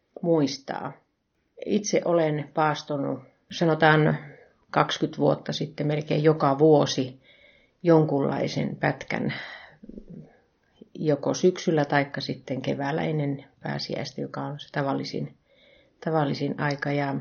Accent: Rautavaara, North Savo, Finland; olen syntynyt tuolla Itä-Suomessa pienellä paikkakunnalla Rautavaaralla. Käynyt lukion Kuopiossa ja sitten opiskeluopettajaksi Savonlinnassa, kotitaloustekstiiliopettajaksi.

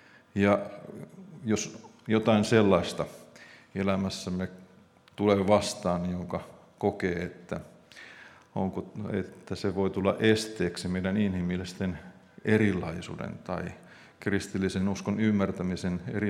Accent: Helsinki, Uusimaa, Finland; also born or lived in Vantaa; Itse oma taustani on kaupunkilainen. Olen kasvanut Helsingissä ja Vantaan ympäristössä.

